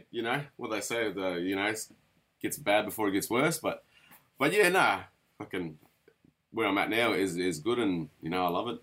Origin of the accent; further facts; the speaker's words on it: Rockhampton, Queensland, Australia; growing up in Rocky is, you know, that's sort of small town shit and not much else to do, bro.